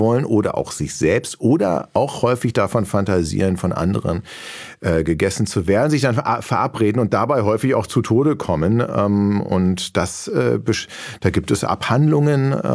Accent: Berlin, Germany; born or raised there

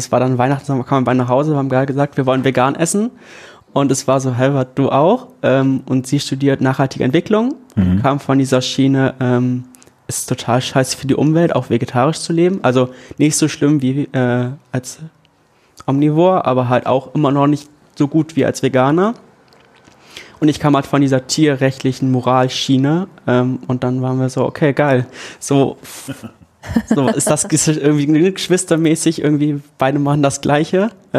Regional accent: Ganderkesee, Lower Saxony, Germany; Ich komme aus Ganakesee. Ich habe bisher in Hannover studiert und studiere ab 1.10. Pädagogik hier in Oldenburg.

